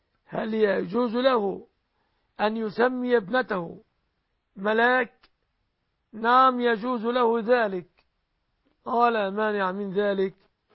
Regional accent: Egypt; أن يحفظ بلادنا مصر

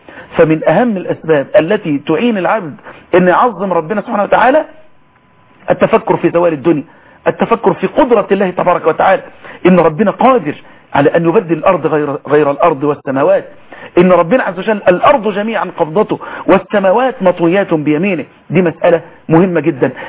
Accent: Mansoura, Dakahlia, Egypt; في مركز الجهاز العظمي عندنا في المنصورة

